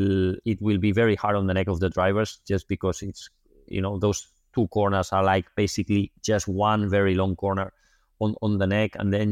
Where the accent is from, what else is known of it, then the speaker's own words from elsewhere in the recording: Barcelona, Catalonia, Spain; I'm from Barcelona.